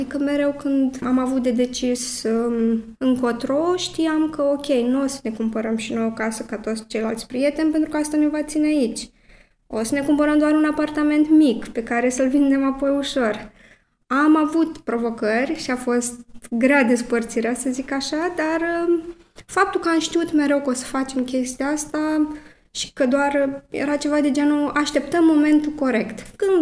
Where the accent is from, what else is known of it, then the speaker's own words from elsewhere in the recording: Romania; also born or lived in Germany; nu neapărat ca și român, dacă ești străin, cum zic eu, Ausländer, deja ai un punct în minus